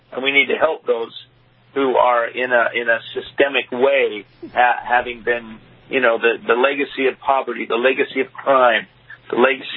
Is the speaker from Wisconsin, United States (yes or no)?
no; Spokane, Washington, United States; I mean, I grew up in Spokane, Washington. My dad never made more than $1,400 a month in his life.